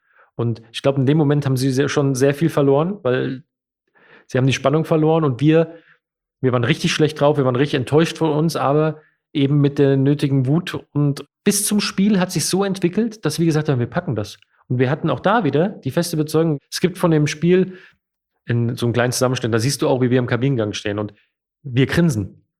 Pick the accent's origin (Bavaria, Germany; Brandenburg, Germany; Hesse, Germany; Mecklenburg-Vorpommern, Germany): Hesse, Germany; ich bin Lokalpatriot und ich bin Hesse.